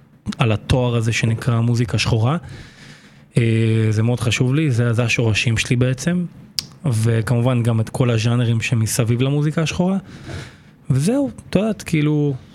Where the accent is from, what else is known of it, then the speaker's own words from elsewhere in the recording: Netanya, Central District, Israel; אני נולדתי, גדלתי בנתניה כל חיי, עוד מהימים שאימא השריצה אותי אי שם בלניאדו. אז כן, יש לי לויאליות מאוד גדולה לעיר שלי